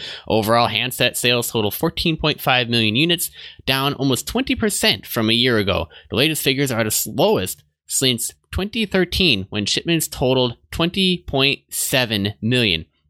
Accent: Milwaukee, Wisconsin, United States; accent: northern Great Lakes; I'm from Milwaukee. Can't you hear the northern Great Lakes accent in my voice?

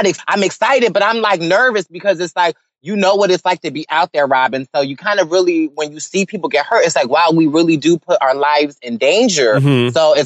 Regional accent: Philadelphia, Pennsylvania, United States; I mean, I'm cute to boot and I'm from Philly, so I think that's enough.

